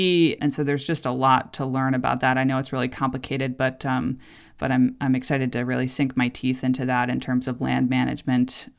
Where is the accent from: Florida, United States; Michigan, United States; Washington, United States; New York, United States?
New York, United States; Glens Falls; I grew up in Glens Falls. I went to school there as a kid. And so, I lived there for, 20 years or so.